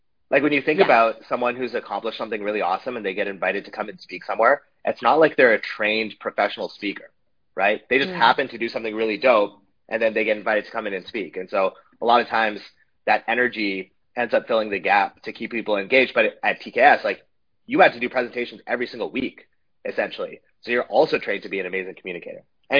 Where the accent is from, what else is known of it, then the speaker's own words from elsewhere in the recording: Canada; I'm Canadian, even though I'm in Panama right now.